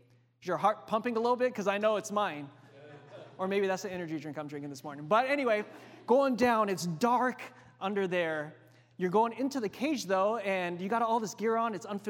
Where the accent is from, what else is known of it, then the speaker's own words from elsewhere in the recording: Hawaii, United States; Now, I grew up in Hawaii, as many of you know, and one of my biggest fears is the ocean.